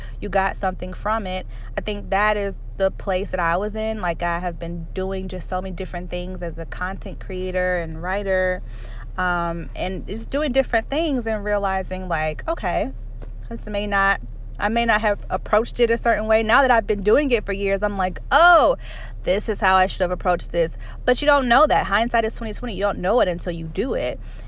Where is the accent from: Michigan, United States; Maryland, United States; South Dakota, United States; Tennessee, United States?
Tennessee, United States; Nashville; my hometown, my home city of Nashville just had a drastic tornado to come through